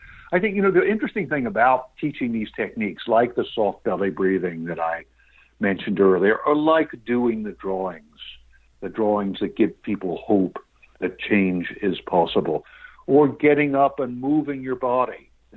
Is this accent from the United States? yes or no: yes; New York City, New York, United States; born or raised there